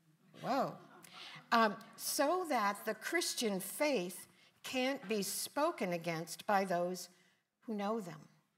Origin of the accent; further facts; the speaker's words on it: Holland, Michigan, United States; Growing up in Holland, Michigan, at that time a predominantly Dutch immigrant community, I spent summers at my grandparents